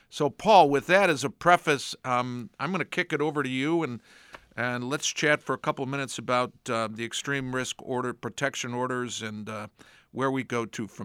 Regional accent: Brighton, New York, United States; including that in my hometown in Brighton

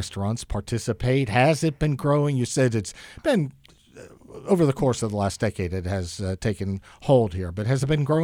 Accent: Etna, Pennsylvania, United States; Etna? Etna, my hometown.

